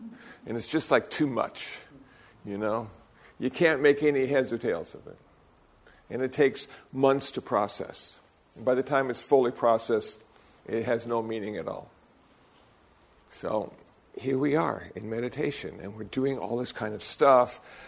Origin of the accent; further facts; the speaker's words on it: Iowa, United States; born there; I said, but you know, I was born in Iowa. You know, English works well for me.